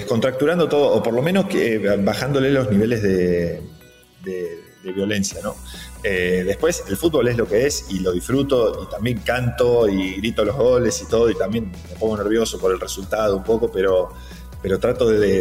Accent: Nueve de Julio, Buenos Aires Province, Argentina; somos prácticamente los dos 9 julienses. Hasta la aparición de Nacho yo era el 9 juliense más famoso.

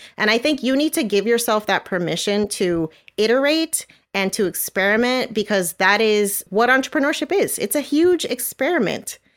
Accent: New Jersey, United States; now in Florida, United States; So I'm originally from New Jersey. I had moved down to Florida

